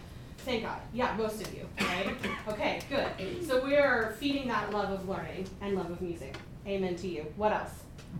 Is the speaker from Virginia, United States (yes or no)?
yes; Virginia, United States; And I'm from Virginia, and we're super friendly in Virginia.